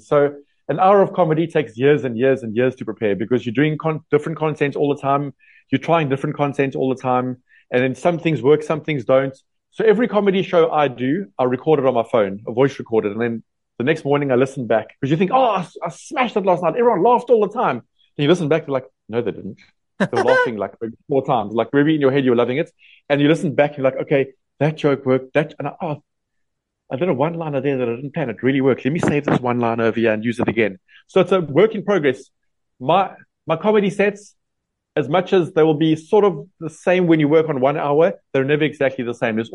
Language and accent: English; South Africa; I think loving comedy and loving being South African is the same thing for me.